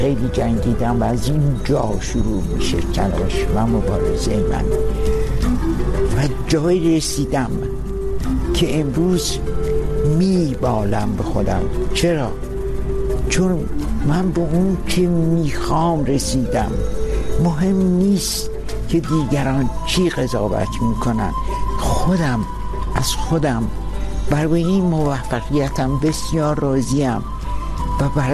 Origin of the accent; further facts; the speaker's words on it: Mashhad, Razavi Khorasan, Iran; born there; moved away as an adult; also born or lived in France; من در سال 1315 در مشهد متولد شدم.